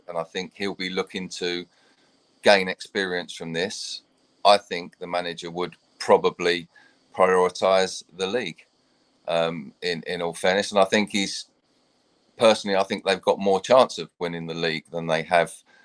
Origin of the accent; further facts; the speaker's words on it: England, United Kingdom; I'd be very proud as an Englishman if they did do that.